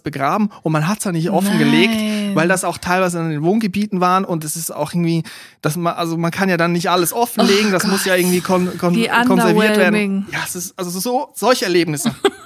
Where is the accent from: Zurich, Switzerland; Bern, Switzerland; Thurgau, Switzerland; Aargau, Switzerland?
Aargau, Switzerland; also dort, wo ich aufgewachsen bin, Kanton Aargau, sehr dicht von Römern bevölkert gewesen früher.